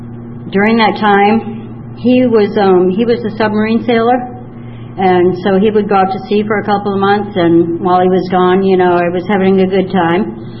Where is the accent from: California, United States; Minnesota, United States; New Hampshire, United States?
New Hampshire, United States; Portsmouth; We moved back to my hometown, Portsmouth, New Hampshire, and we lived there.